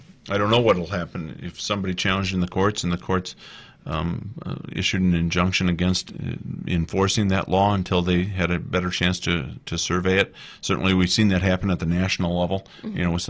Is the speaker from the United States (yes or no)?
yes; Milwaukee, Wisconsin, United States; I'm from Milwaukee, Wisconsin area originally